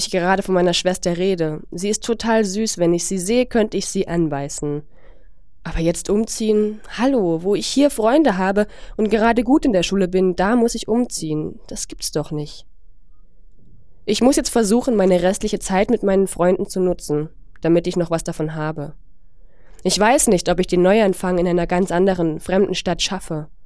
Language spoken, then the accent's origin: German; Vietnam; now in Germany; Und zwar in Vietnam, meiner Heimat.